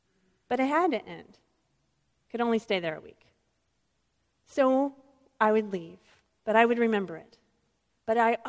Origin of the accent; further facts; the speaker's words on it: Michigan, United States; I'm coming from Michigan. This is a huge thing for me to get out of Michigan